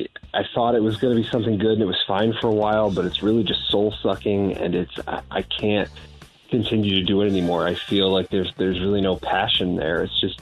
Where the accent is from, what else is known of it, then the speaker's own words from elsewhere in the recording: Richmond, Virginia, United States; Yeah, so I grew up in Richmond, Virginia, and I actually went on a tour of the Philip Morris plant.